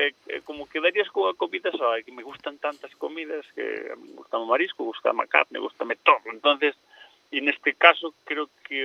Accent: Pontevedra, Galicia, Spain; do equipo de aquí de Pontevedra, que é onde son eu

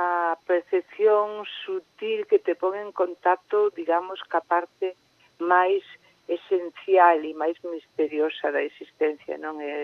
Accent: Caión, Galicia, Spain; E ali no mar, en Caión, en concreto, na miña terra, pois son francamente fermosas.

